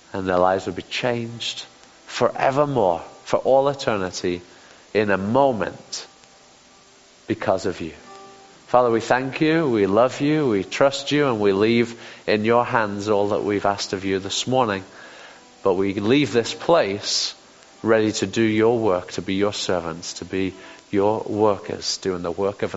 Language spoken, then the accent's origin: English; United Kingdom; I don't do this because I'm British.